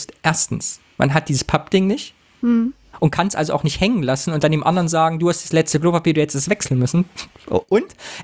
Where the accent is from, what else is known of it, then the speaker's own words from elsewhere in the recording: East Germany, Germany; Nee, ich bin in der DDR noch aufgewachsen.